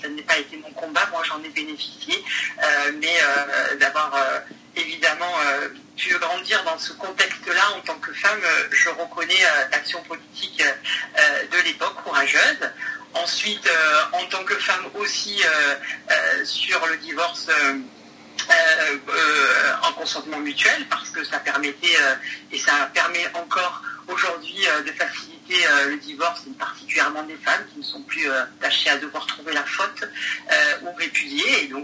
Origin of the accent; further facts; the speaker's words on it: France; en tant que Français, on en a une responsabilité toute particulière, car c'est dans notre pays